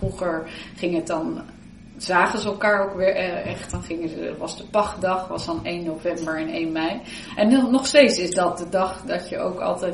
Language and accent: Dutch; De Bilt, Utrecht, Netherlands; Ik ben in de Bilt opgegroeid, want mijn moeder, die is ook in de Bilt opgegroeid.